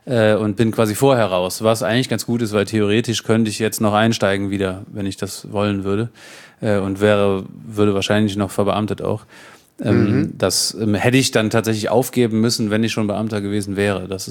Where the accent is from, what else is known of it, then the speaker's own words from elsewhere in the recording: North Rhine-Westphalia, Germany; also born or lived in Cologne; Aber aufgewachsen im Bergischen Land, ja.